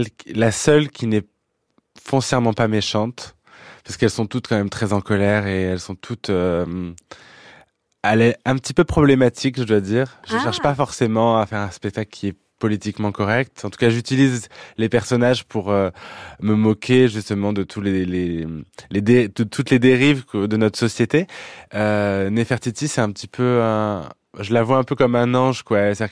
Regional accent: Clermont-Ferrand, Auvergne-Rhône-Alpes, France; moi je viens de Clermont-Ferrand, j'avais beaucoup de familles à Chamalières et c'est un peu le Neuilly clermontois

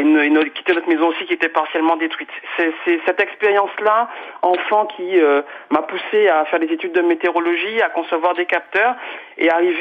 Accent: Guadeloupe; born there; Alors, je suis né en 1980 en Guadeloupe

